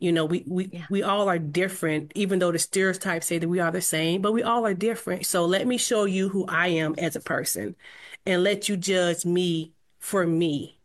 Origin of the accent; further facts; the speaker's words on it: Mississippi, United States; moved away; I grew up in Mississippi. So in Mississippi, Black History Month was celebrated the whole month.